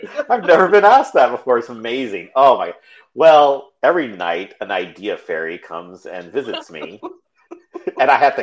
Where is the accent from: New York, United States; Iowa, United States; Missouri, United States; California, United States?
California, United States; Manteca; Oh, well, I was born and raised in Manteca, California. And I guess that's considered Northern California, even though it's right in the middle. It's right in the Central Valley, just south of the state capital, Sacramento.